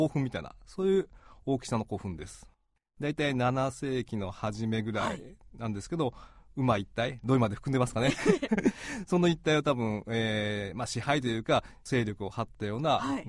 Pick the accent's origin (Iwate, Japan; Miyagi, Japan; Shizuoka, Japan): Shizuoka, Japan; Kawane; はい、私はですね、川根の出身で、